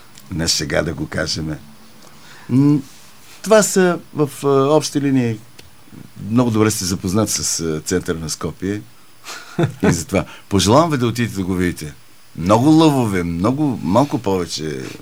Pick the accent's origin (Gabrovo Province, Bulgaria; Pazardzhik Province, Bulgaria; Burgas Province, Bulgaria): Burgas Province, Bulgaria; Burgas; Искам да похвала моя роден град, където ви кана на моя концерт.